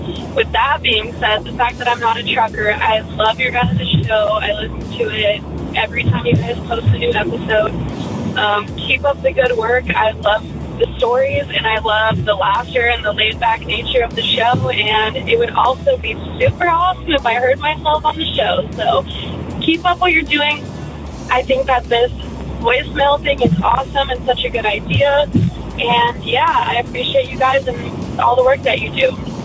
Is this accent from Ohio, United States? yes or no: no; Phoenix, Arizona, United States; I'm from Phoenix, Arizona.